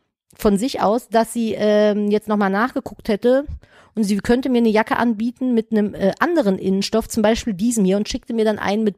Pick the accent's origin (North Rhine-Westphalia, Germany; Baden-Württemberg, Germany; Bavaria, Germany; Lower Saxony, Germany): North Rhine-Westphalia, Germany; Cologne; Ich bin ja in Köln groß geworden.